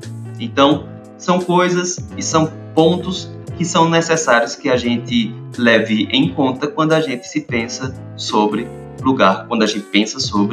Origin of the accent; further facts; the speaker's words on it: Santa Cruz do Capibaribe, Pernambuco, Brazil; Eu sou de uma cidade chamada Santa Cruz de Capibaribe, no Agreste de Pernambuco. Uma cidade próximazinha de Caruaru. E, bom, meu sotaque já deve ter alertado algumas pessoas sobre isso.